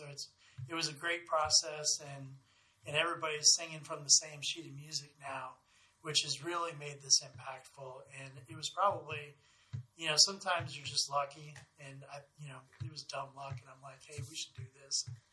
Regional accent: Hawaii, United States; And I was born in Hawaii, and the example I would use is, imagine living inside the Beltway

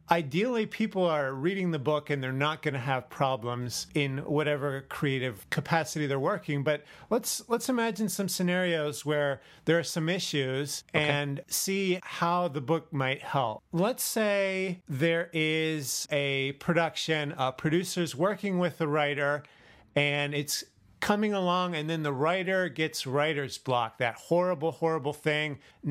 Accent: New York, United States; born there; I was born in New York, so I have a legitimate connection.

